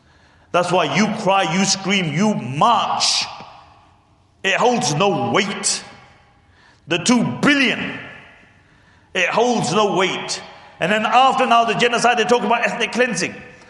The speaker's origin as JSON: {"language": "English", "country": "Pakistan", "said": "I'm Pakistani, yeah? So I'm saying, so I'm not a self-hating Pakistani, yeah?"}